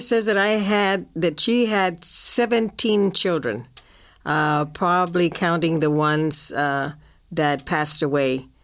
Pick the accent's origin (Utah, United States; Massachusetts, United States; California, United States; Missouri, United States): California, United States; Earlimart; born there; I was born in Early Mart, believe it or not, Early Mart, California.